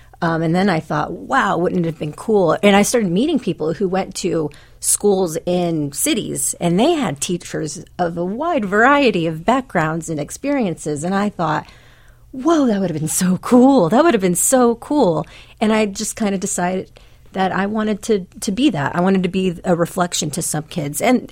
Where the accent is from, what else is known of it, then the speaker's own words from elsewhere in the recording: Amarillo, Texas, United States; I'm from Texas. I grew up in Amarillo, Texas, and I went to a small public school district on the outskirts, out of the city limits, as we call it in Texas.